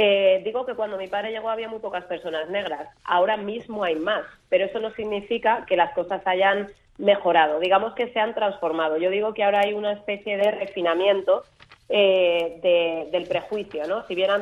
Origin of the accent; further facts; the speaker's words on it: Alcorcón, Community of Madrid, Spain; Yo en realidad vivía en Alcorcón, que es el pueblo que está al lado, que es el extrarradio de Madrid